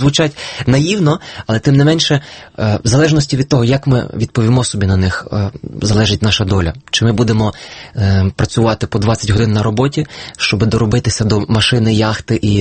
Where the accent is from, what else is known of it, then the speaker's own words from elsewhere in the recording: Pustomyty, Lviv Oblast, Ukraine; я подзвонив за номером міської газети міста Пустомити, звідки я родом.